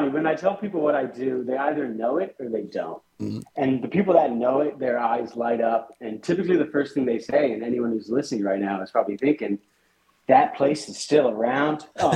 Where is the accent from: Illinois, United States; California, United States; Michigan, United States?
California, United States; growing up in California, I thought maybe I'd become a weed grower or something like that. All my friends were living up north growing and trimming weed.